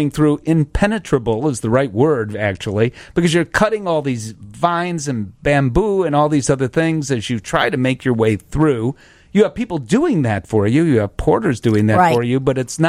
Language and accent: English; United States; I forget how many meters it is because I'm an American. I don't know meters.